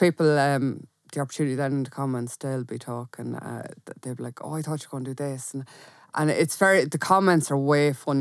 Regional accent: Ireland; it's just part of being Irish and putting yourself down

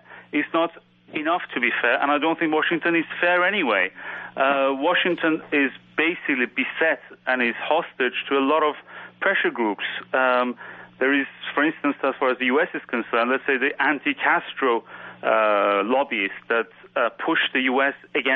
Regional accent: Iran; and I'm originally from Iran.

